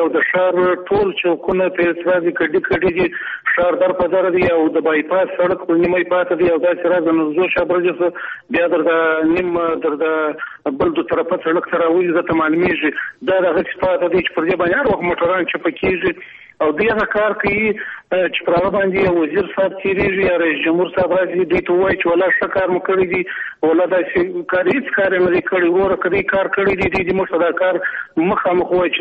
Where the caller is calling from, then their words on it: Kandahar, Afghanistan; زه د کندهار سره